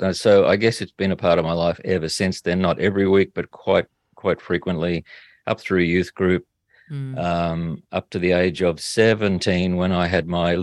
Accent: Toowoomba, Queensland, Australia; And then I went back to my hometown of Toowoomba and joined a ministry team

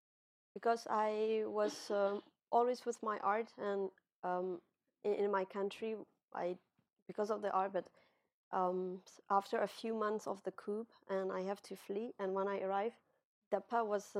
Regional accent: Myanmar; English is a second language; now in Europe; I'm an artist from Myanmar, I arrive, I do this kind of feminist art in Europe

